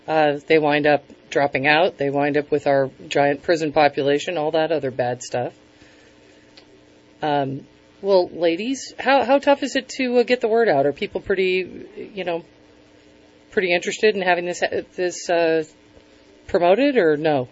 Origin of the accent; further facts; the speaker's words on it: Connecticut, United States; I grew up in Connecticut. I took Bill back there one time, and they were snippy with him.